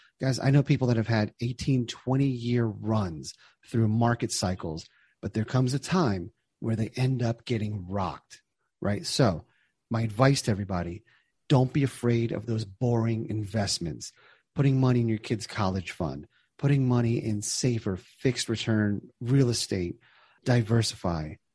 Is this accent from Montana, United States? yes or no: no; New Jersey, United States; Yeah, Travis, I grew up in New Jersey. A lot of my classmates ended up on Wall Street.